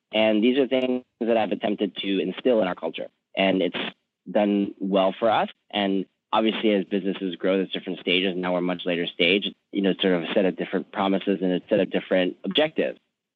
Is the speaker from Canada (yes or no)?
yes; Vancouver, British Columbia, Canada; moved away; my, you know, fact that I came from Vancouver and, you know, had a desire to get out and go somewhere